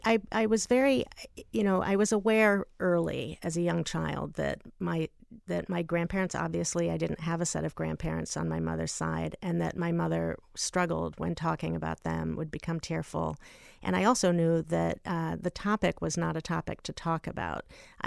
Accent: South Carolina, United States; also born or lived in Buffalo, New York / Boston; and then we moved to Buffalo, New York, and then to outside of Boston. And ultimately, I was raised in South Carolina

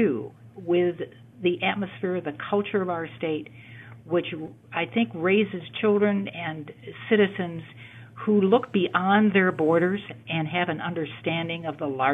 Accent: Midwest, United States; now in Iowa, United States; I'm a Midwesterner by birth and schooling in a nearby state, not to be mentioned. But but I have been in Iowa now for over 43 years

